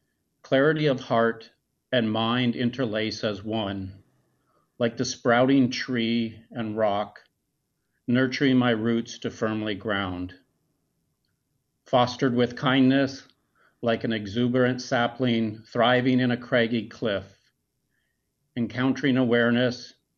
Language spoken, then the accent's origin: English; Bismarck, North Dakota, United States; I grew up in Bismarck for the most part